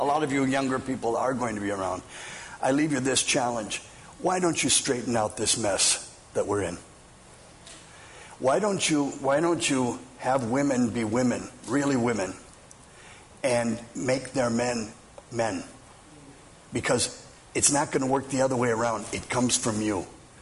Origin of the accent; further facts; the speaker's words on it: Minnesota, United States; I'll never forget when I came home after 6 months of being in Mexico. I came home and from Minnesota, my mother and father at table, all my brothers and sisters.